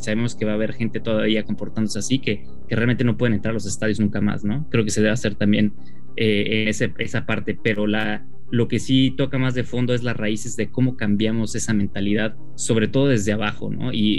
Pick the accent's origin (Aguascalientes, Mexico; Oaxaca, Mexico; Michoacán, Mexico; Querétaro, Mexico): Querétaro, Mexico; A mí me pega muy de cerca porque yo crecí en Querétaro, he ido muchísimas veces a ese estadio